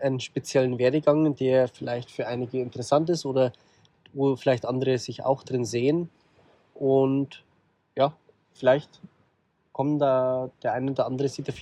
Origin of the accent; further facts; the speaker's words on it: Amberg, Bavaria, Germany; Also in Amberg, in einer kleinen Stadt